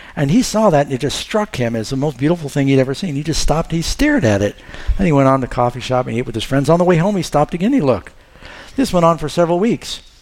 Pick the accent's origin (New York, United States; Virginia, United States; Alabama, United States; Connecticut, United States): New York, United States; New York City; They used to do it when I grew up in New York City.